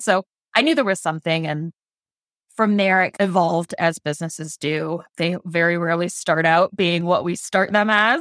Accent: Columbus, Indiana, United States; I was born and raised in Columbus, Indiana, so I am a Southern Indiana girl at heart.

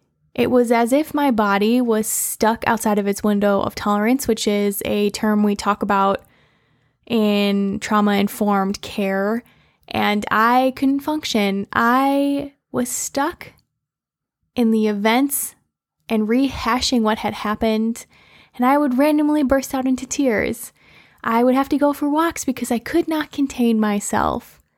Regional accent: Scotland, United Kingdom; I'm Scottish. I love bagpipes.

